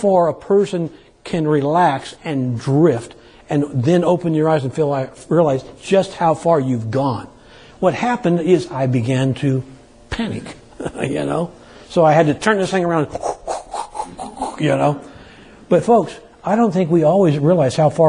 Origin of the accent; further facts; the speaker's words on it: California, United States; When I grew up in California as a teenager, we would go out to the lake.